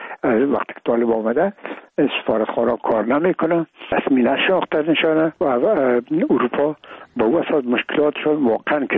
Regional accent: Afghanistan; من و بسیاریشان در این افغانستان تولد نشدن، در یک ممول کشور دیگه بودن و میگم ما افغان هستیم

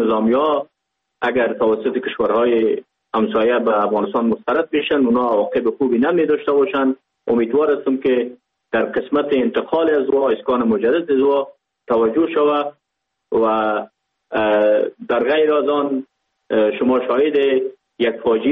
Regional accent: Pakistan; born or raised there

